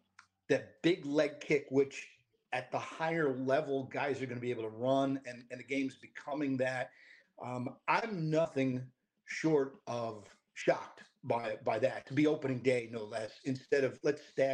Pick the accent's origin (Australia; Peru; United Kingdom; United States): United States; New York; I knew when I was 9 years old, growing up in New York, that's what I wanted to do.